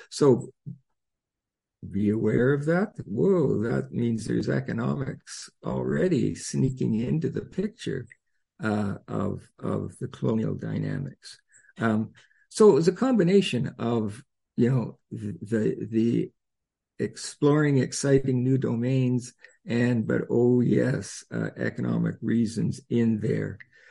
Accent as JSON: {"language": "English", "country": "Canada", "said": "I'm from Canada, and I learned that maybe it wasn't even a classic verse down in the States."}